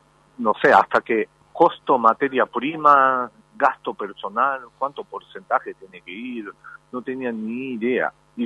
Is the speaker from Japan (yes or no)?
yes; Japan; Spanish is a second language; now in Argentina; yo soy un japonés que vivo en otro país.